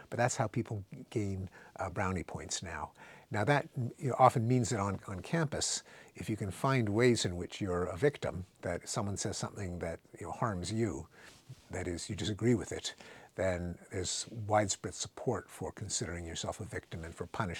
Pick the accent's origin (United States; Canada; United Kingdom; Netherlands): Canada; I'm Canadian.